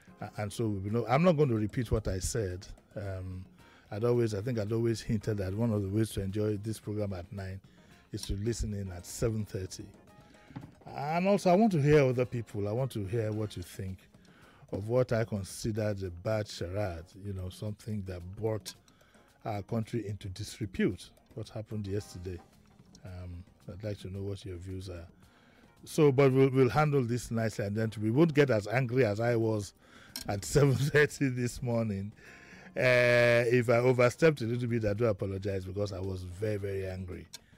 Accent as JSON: {"language": "English", "country": "Nigeria", "said": "But as a Nigerian and as an African, and to put it bluntly, as a black man, I felt that what we did yesterday was completely inappropriate."}